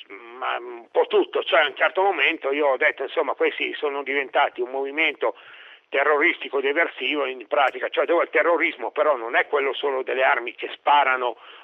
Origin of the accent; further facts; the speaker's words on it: Lombardy, Italy; come si dice nella mia terra natale che è la Lombardia